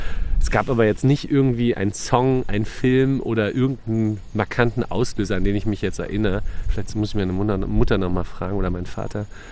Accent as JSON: {"language": "German", "region": "Berlin", "country": "Germany", "tie": "born or raised there", "said": "ich bin ja in Lichtenberg groß geworden und dann nach Köpenick gezogen"}